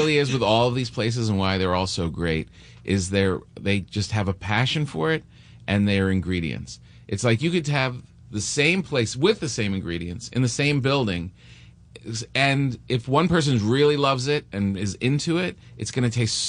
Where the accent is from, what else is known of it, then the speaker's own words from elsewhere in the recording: New Jersey, United States; also born or lived in New York; I grew up in New Jersey and New York, and there's no difference between his pizza and when you get back there.